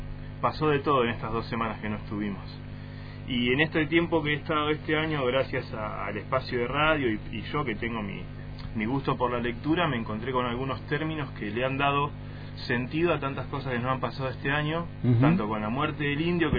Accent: Argentina; como pueblo argentino tenemos algo que nos compone

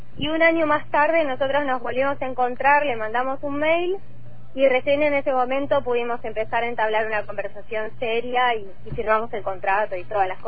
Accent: Luis Beltrán, Río Negro, Argentina; Entonces me crié en Beltrán

